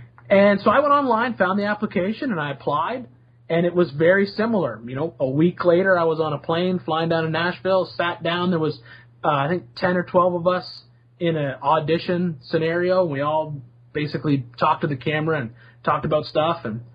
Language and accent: English; Canada; Didn't think it'd ever come to anything because, you know, I'm from Canada.